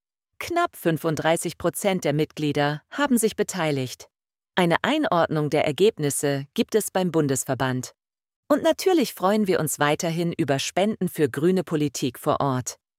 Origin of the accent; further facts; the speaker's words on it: Unna, North Rhine-Westphalia, Germany; Während meines Studiums habe ich eine Zeit lang in Dortmund gewohnt und aus Unna fährt man ja ohnehin gerne mal samstags in die große Stadt, sodass ich seit meiner Kindheit oft in Dortmund unterwegs gewesen bin.